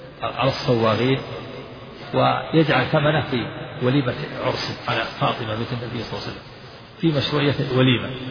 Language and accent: Arabic; Najd, Saudi Arabia; وكان عندنا في نجد يجعل بدل سقف البيوت الخشب ثم الجريد في النخل ثم الخوص